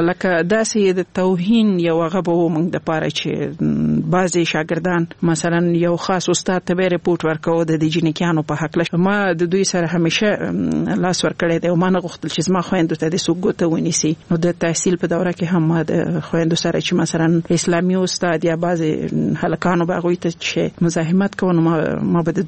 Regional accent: Laghman, Afghanistan; also born or lived in Nangarhar; زه خپله د لغمان ولایت یم

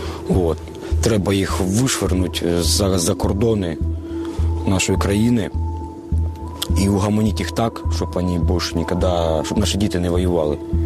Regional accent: Zaporizhzhia Oblast, Ukraine; Мотивує те, що мій дом в окупації. Я з Запорізької області. Мій район в окупації. Мої рідні в окупації.

